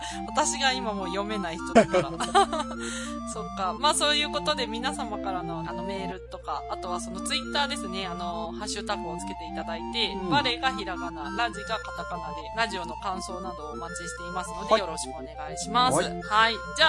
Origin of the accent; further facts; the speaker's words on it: Sanjō, Niigata, Japan; まあ、私たちが住んで、いるというか、私の出身地でもあり